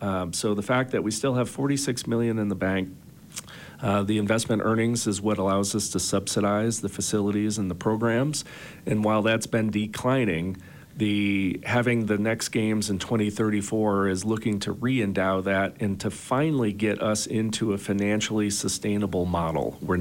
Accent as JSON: {"language": "English", "town": "Buffalo", "region": "New York", "country": "United States", "tie": "born or raised there", "said": "was a part of an event called the World University Games in 1993 in my hometown of Buffalo"}